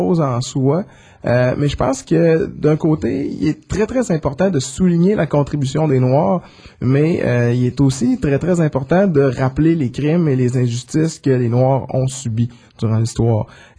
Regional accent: Alma, Quebec, Canada; also born or lived in Montreal; Oui, à Alma, au Lac-Saint-Jean, malgré le fait que je suis né à Montréal, mais j'ai passé les 20 premières années de ma vie à Alma, au Lac-Saint-Jean.

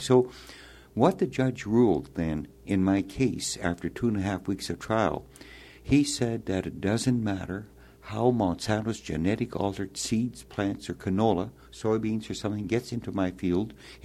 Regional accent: Saskatchewan, Canada; I'm a farmer from Western Canada, the province of Saskatchewan, and I grow primarily wheat and canola and some other crops.

